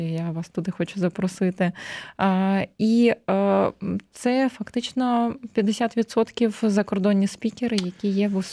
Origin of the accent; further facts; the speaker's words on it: Cherkasy, Cherkasy Oblast, Ukraine; born there; я сама дівчинкою народилася в Черкасах